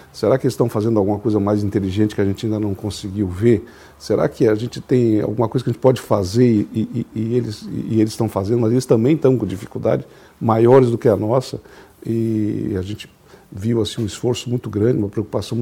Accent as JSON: {"language": "Portuguese", "town": "Laje", "region": "Bahia", "country": "Brazil", "tie": "born or raised there", "said": "esse colégio era bem perto da casa dos meus pais, onde eu me criei ali em Laje, né?"}